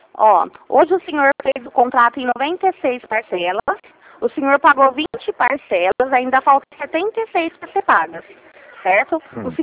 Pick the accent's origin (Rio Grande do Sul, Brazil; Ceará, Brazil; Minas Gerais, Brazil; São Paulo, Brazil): São Paulo, Brazil; Ribeirão Preto; Eu sou de Ribeirão Preto.